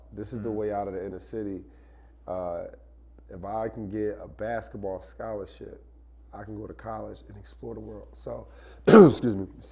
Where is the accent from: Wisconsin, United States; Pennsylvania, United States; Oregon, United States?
Pennsylvania, United States; Philadelphia; And I'm growing up in Philly, you know, I was kind of like, I'm in the inner city of Philly.